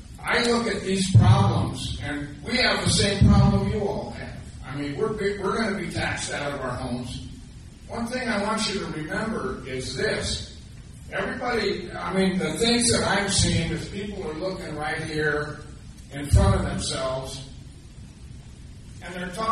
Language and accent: English; Wyoming, United States; I am not from Johnson County. I'm from Sheridan County, and attended that meeting yesterday.